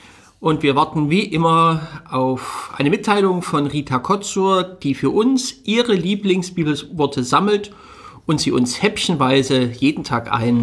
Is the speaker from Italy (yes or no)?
no; Dresden, Saxony, Germany; born there; Ich bin gebürtiger Dresdner.